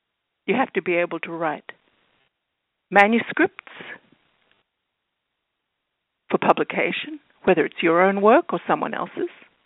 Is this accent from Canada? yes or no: no; United Kingdom; accent: British; You hear my accent, it was British originally.